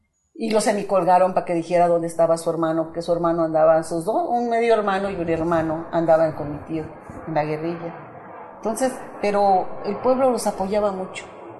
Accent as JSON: {"language": "Spanish", "town": "Ciudad Madera", "region": "Chihuahua", "country": "Mexico", "tie": "born or raised there", "moved": "yes", "said": "ya fui a Ciudad Madera, yo creo de haber tenido como unos 35 años cuando yo empecé a volver a ir a mi pueblo"}